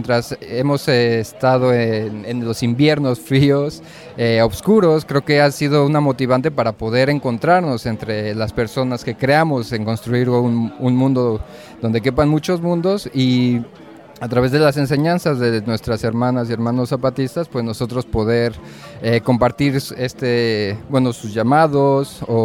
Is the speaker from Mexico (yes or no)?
yes; Mexico; now in Finland; o como nosotros, ¿no?, que venimos de México.